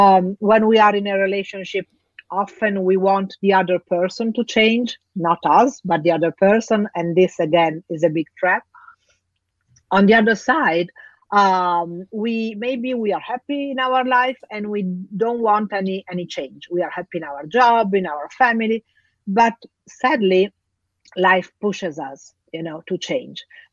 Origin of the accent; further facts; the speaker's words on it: Italy; also born or lived in Africa; Actually, I grew up between Africa and Italy. So two different, completely different cultures, completely different environments.